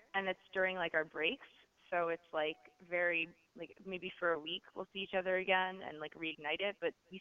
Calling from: New York, United States; Calling from New York.

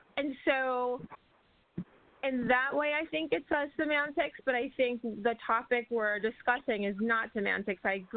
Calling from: San Francisco, California, United States; from San Francisco.

